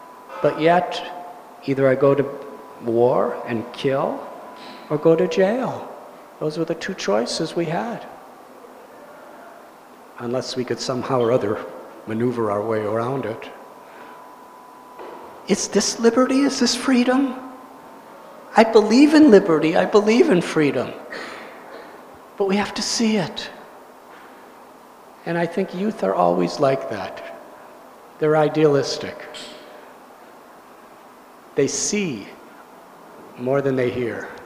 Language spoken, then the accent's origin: English; United States; I'm from America. I grew up as a teenager in the 1960s, along with my dear friend Gary.